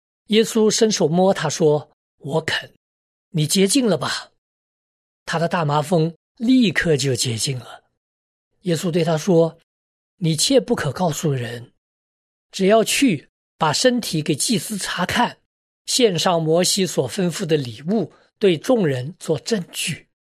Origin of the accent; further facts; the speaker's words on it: China; 所以我们中国人谈到君王的时候，常说伴君如伴虎啊